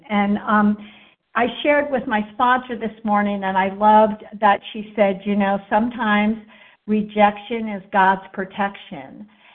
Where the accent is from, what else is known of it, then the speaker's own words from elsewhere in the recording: Virginia, United States; from Virginia, Southwest Virginia.